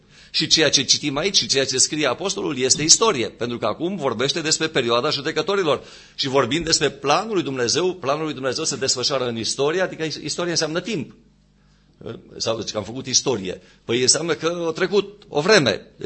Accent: Romania; Pentru istoria României, pentru români, nu e nicio istorie în lume cum este istoria României, că noi suntem români și parcă noi suntem axul pământului.

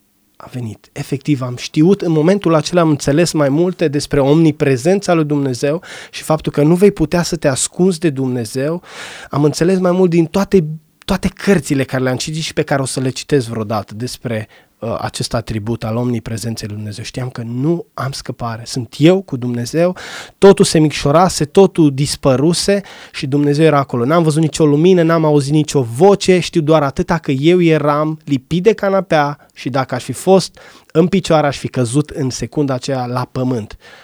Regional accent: Brașov, Brașov County, Romania; În Brașov, bineînțeles, că eu sunt brașovean, 100%.

